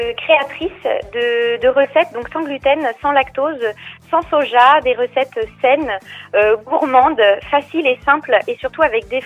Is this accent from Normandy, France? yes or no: yes; Normandy, France; Oui, tout à fait. Je suis de Normandie.